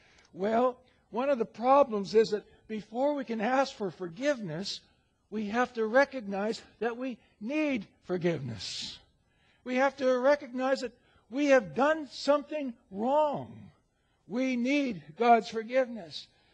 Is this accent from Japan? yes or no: no; Alberta, Canada; I'm from Alberta, I can say it